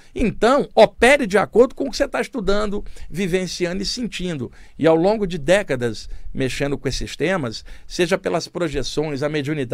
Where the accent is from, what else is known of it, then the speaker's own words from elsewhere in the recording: Duque de Caxias, Rio de Janeiro, Brazil; Eu não cresci em mansão, não cresci dentro do Himalaia, nem na pirâmide, eu cresci em Duque de Caxias, na Baixada Fluminense do Rio de Janeiro.